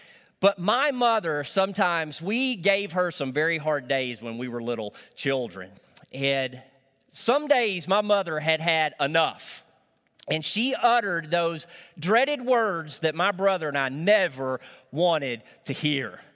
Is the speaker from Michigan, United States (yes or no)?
no; Arkansas, United States; You see, where I grew up in Northeast Arkansas, my dad didn't know anything about political correctness.